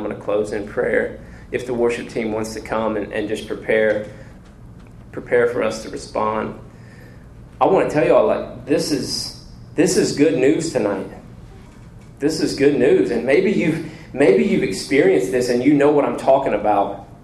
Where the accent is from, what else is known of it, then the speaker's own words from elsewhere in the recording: Kentucky, United States; and I love this because I'm from Kentucky